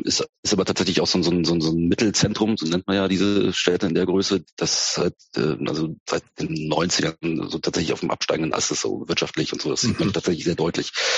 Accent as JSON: {"language": "German", "town": "Neuwied", "region": "Rhineland-Palatinate", "country": "Germany", "tie": "born there", "said": "In Rheinland-Pfalz. Es ist ja ein bisschen zu weit südlich, als wirklich das klassische Rheinland zu sein."}